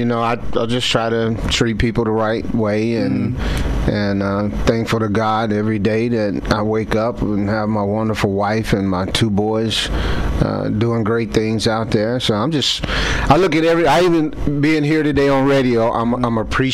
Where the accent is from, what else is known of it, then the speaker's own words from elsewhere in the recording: West Virginia, United States; Yeah, yeah. I'm born and raised in West Virginia, man.